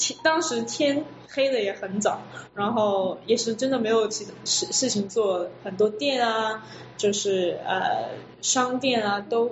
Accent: Toronto, Ontario, Canada; now in Seattle, United States; 我也是，在从小在多伦多长大，然后一直在这个大城市里感觉到这个城市的气息。所以我刚来西雅图的时候，其实在 Redmond， 你知道，就是东边住了一段时间

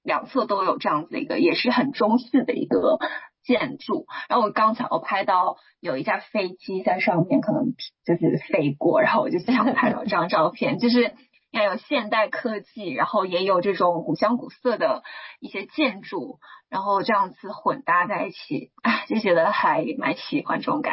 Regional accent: China; 因为我在大陆长大，然后我们也会有很多夜市

